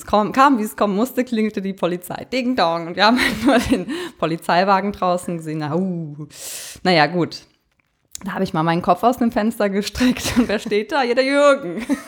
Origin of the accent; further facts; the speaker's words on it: Eifel, Germany; Denn Jana und ich, wir kommen ja aus der Eifel.